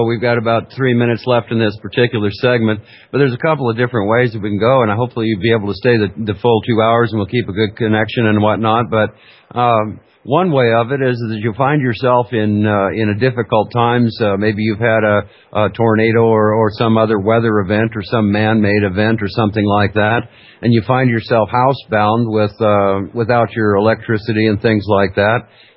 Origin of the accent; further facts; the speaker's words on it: Alaska, United States; when we were little growing up in Alaska, my sisters and myself and my brothers